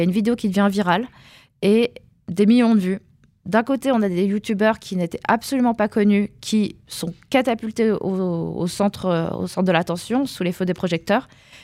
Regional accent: Nancy, Grand Est, France; Donc je suis pour ainsi dire née dans un théâtre. J'ai grandi à Nancy pendant une trentaine d'années.

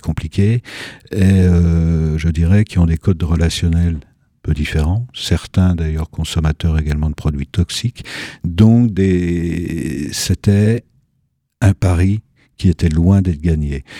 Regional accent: Dijon, Bourgogne-Franche-Comté, France; born there; Oula, on va loin, là, Dijon.

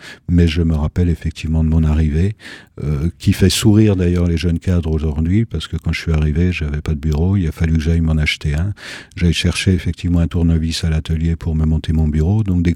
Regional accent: Dijon, Bourgogne-Franche-Comté, France; born there; Oula, on va loin, là, Dijon.

